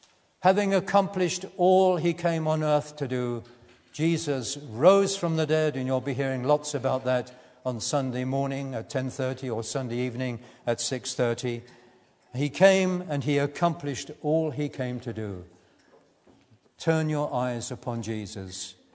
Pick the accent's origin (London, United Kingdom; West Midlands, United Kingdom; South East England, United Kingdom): London, United Kingdom; Battersea; It was a long time ago, when I was 17, there was a special service held in a church. I grew up in Battersea